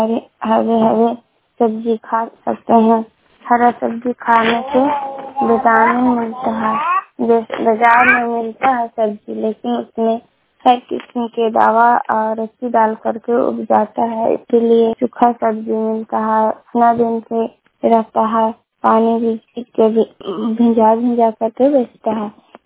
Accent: Ranipur, Bihar, India; मैं रानीपुर का रहने वाली हूँ, पचड़ा पंचायत का हिसुआ प्रखंड का।

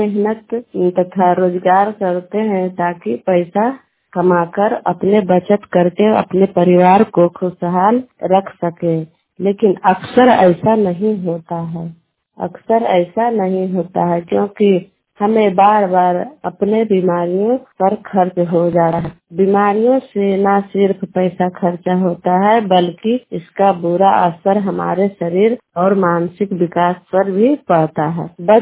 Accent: Bihar, India; बलौर पर के रहने वाली हूँ, नारदीगंज प्रखंड से और नवादा डिस्ट्रिक्ट से रहने वाली हूँ।

